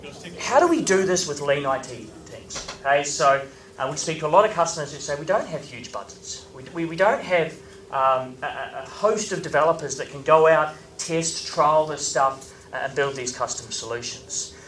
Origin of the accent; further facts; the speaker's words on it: New Zealand; now in New York, United States; So I grew up in New Zealand. I now live in New York.